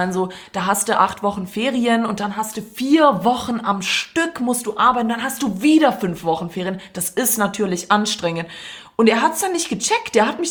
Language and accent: German; Croatia; Ja, deswegen bin ich Kroatin.